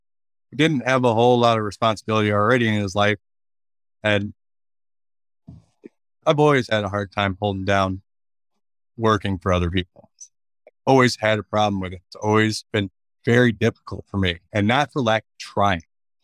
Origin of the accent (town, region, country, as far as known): Lansing, Michigan, United States